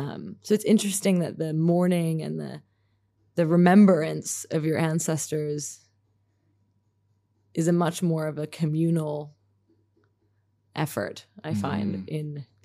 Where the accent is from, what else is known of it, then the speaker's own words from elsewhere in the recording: Hong Kong; also born or lived in Singapore; I grew up in Hong Kong and Singapore, for people who don't know.